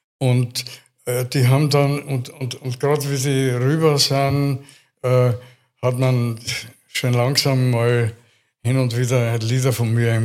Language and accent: German; Styria, Austria; accent: East Styrian; Ich bin aufgewachsen am Land, da habe ich natürlich auch perfekt Oststeirisch gesprochen.